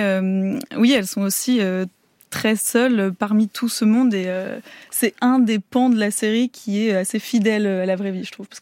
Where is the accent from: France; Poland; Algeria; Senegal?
France; Auvergne-Rhône-Alpes; now in Paris, France; Déjà moi j'ai grandi en Haute-Savoie, donc rien à voir avec Paris